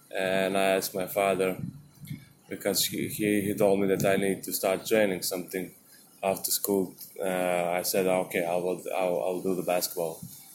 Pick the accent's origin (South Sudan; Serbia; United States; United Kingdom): Serbia; Novi Sad, Vojvodina; English is a second language; I was born in Serbia, in Novi Sad, and born and raised in one hood that which name is Liman.